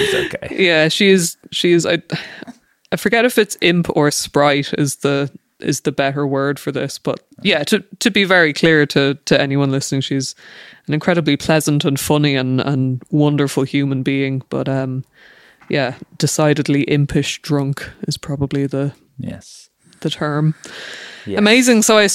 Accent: Ireland; Part of me wants to say no more, because as an Irish person, I definitely get what that can mean.

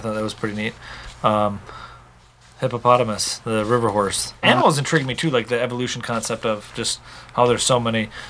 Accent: Midwest, United States; I understand a lot of, like, I'm from the Midwest.

